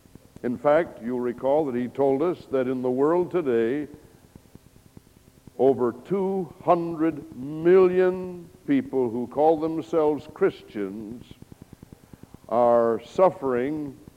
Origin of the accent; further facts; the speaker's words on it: United States; I grew up in the United States, where they have what's called the Bill of Rights